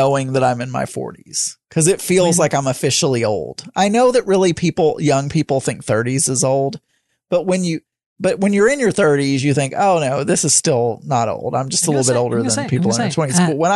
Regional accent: Arkansas, United States; I'm a very good swimmer and I'm from Arkansas.

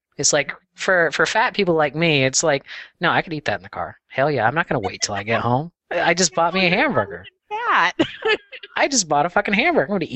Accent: Florida, United States; I'm from Florida. We're never out of season on flip-flops.

